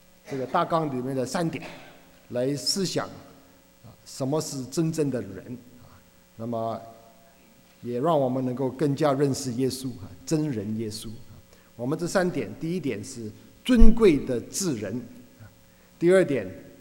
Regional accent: Hong Kong; 我在香港长大，但是没有在香港工作过啊，都是在美国或者是台湾啊。

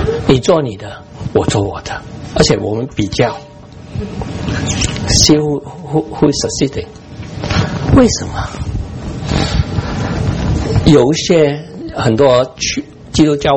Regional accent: China; 我骗不了他，他知道我是中国人

